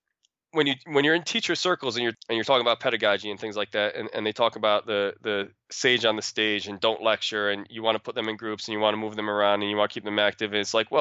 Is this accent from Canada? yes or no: no; Petersburg, New York, United States; I grew up in Petersburg, New York.